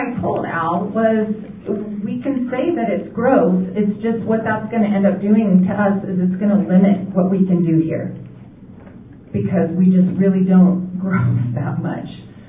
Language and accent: English; Pinyon Hills, California, United States; I'm actually from Pinyon Hill